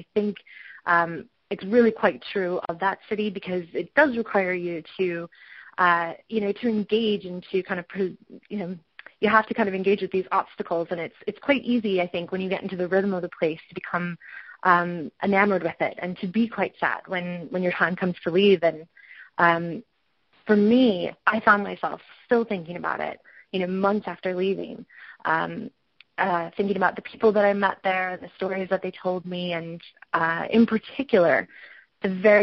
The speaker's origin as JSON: {"language": "English", "town": "Detroit", "region": "Michigan", "country": "United States", "tie": "born or raised there", "also_born_or_lived": "Long Island / North Carolina", "said": "I grew up in Metro Detroit for most of my life. We moved when I was very, very young, lived on Long Island in North Carolina for a while. But I lived in Metro Detroit growing up."}